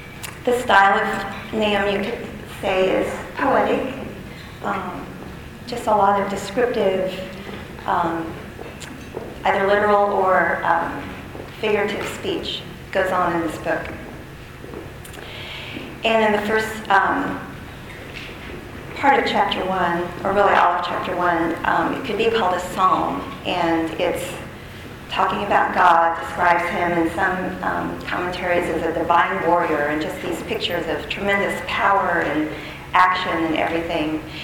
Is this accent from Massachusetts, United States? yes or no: no; Lawrence, Kansas, United States; from Lawrence.